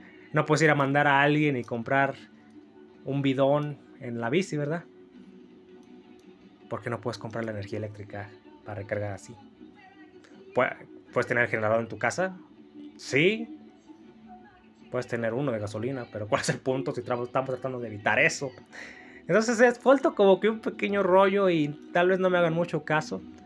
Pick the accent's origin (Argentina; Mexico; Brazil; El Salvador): Mexico; Pero como buen mexicano diré que Ecuador, pues sí, la regó.